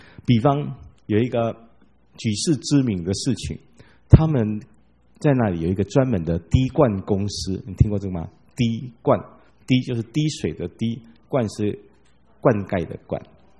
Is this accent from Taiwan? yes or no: yes; Taiwan; 我们台湾人不太懂这个事情